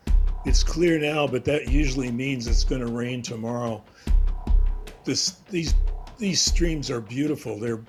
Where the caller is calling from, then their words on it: Nova Scotia, Canada; I'm calling from Nova Scotia. I'm on the coast, and I'm on the south shore in a rural area